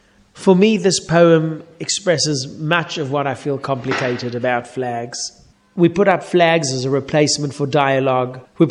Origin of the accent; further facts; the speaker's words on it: South Africa; perhaps it is from growing up in South Africa